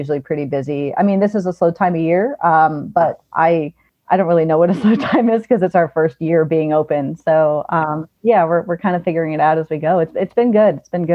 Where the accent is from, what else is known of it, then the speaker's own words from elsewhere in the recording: Fairfax, Virginia, United States; now in Harpers Ferry, United States; So I grew up in Fairfax, Virginia, which is a little bit closer to DC and more like suburbs.